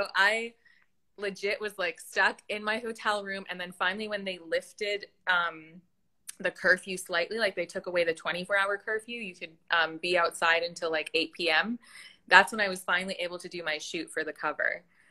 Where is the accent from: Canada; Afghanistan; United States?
Canada; West Coast; now in Toronto, Canada; I'm actually from the West Coast of Canada